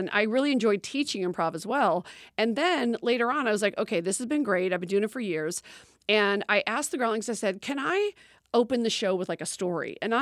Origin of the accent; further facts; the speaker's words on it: Chicago, Illinois, United States; moved away as an adult; now in Los Angeles, United States; Well, I'm from Chicago and they had Second City.